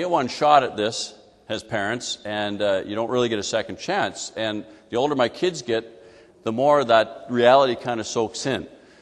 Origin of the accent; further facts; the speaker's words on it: Alberta, Canada; now in Saskatoon, Canada; and I'm from Alberta. I was 9 years in Alberta, and Saskatoon is really not a whole lot different.